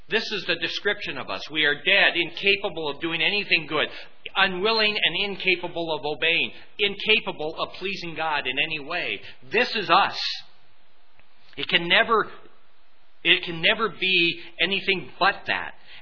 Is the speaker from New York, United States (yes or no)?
no; Colorado, United States; also born or lived in California; I come from from Colorado. I end up in California.